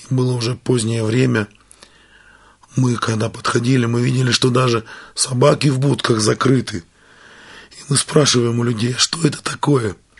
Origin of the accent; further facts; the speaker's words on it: Snizhne, Donetsk Oblast, Ukraine; now in Moscow, Russia; Мы выросли в Донецкой области, в Снежном, город Снежной.